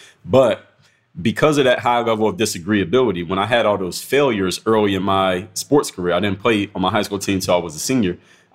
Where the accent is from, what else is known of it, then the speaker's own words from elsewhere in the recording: United States; As an American, you don't hear it as much.